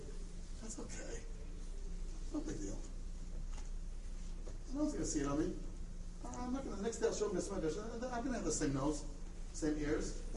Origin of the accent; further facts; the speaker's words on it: United States; I grew up in America. I know what it is.